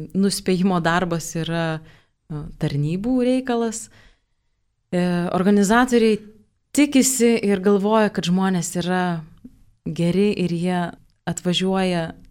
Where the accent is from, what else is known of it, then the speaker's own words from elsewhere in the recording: Kaunas, Kaunas County, Lithuania; Aš tada buvau 13 metų ir kadangi aš kaunietė